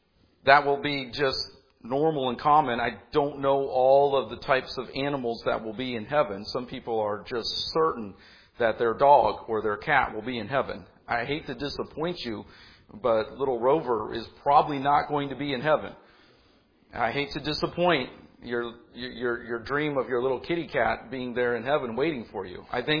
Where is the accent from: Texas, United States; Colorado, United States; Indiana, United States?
Indiana, United States; Indianapolis; I'm a city kid. I'm from Indianapolis, grew up there, and I love Lafayette, but I've been in Indianapolis much of my life.